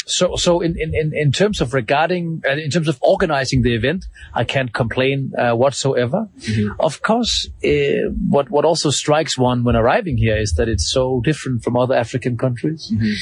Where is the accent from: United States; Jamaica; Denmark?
Denmark; now in Lusaka, Zambia; I'm from Denmark. I work as an Africa correspondent. I'm a journalist. Mm-hmm. I'm currently based in Zambia, in the beautiful neighboring country to Namibia.